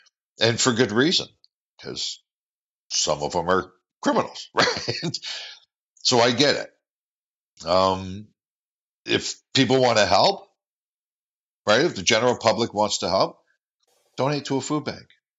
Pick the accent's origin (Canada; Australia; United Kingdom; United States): Canada; I am Canadian. I was born here, but my father wasn't, right?